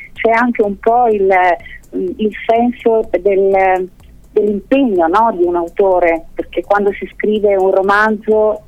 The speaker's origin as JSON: {"language": "Italian", "town": "Brescia", "region": "Lombardy", "country": "Italy", "tie": "born or raised there", "said": "poi anche a Brescia, che è la mia città natale."}